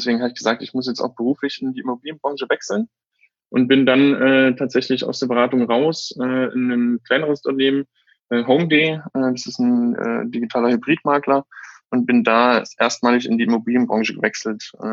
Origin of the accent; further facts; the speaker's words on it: Saxony, Germany; now in Berlin, Germany; Ich bin jetzt 30 Jahre, lebe in Berlin. Ursprünglich komme ich aus Sachsen